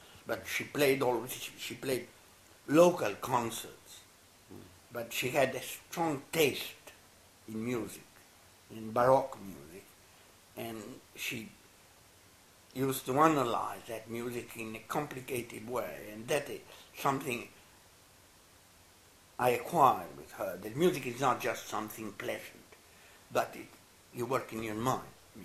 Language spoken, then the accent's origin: English; Italy; English is a second language; No, in Italy it was 6 at that time.